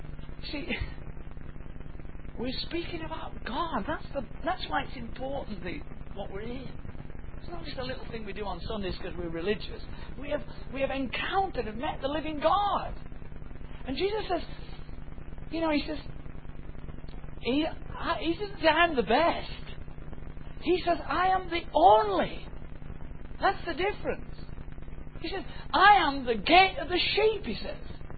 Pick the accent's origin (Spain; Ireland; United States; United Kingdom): United Kingdom; North West England; I remember walking once from my hometown just across the border in the Yorkshire.